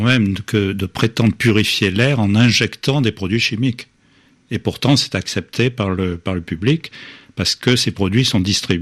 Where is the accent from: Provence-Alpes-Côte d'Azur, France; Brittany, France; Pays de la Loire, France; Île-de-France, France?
Provence-Alpes-Côte d'Azur, France; Marseille; Bon, je suis Marseillais, donc je connais un peu la question.